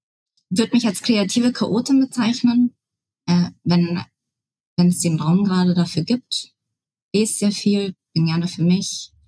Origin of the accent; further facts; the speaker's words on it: Munich, Bavaria, Germany; born there; now in Berlin, Germany; Ich bin Ende 30. Ich bin gebürtige Münchnerin, die seit einigen Jahren freiwillig in Berlin lebt.